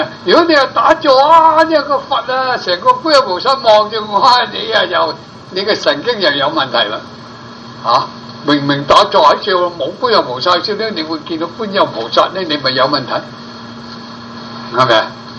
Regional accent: China; 我哋中國人呢，我話中國人分類咗我。

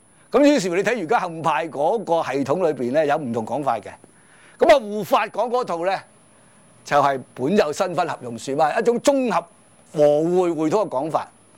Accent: China; 即是我们中国人都好少人着的了

